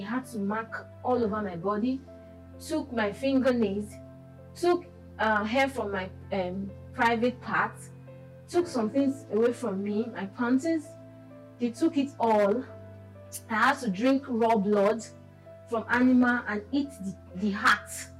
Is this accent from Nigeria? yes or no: yes; Nigeria; now in Russia; I was trafficked from Nigeria to Russia. It was not a nice experience at all. My younger ones were six in numbers, so you can imagine the hardship. There was no uncle, there was no auntie to help us.